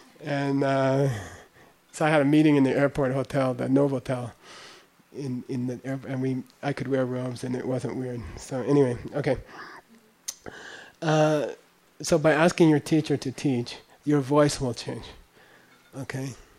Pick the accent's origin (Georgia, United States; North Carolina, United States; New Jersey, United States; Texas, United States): New Jersey, United States; I'm from Jersey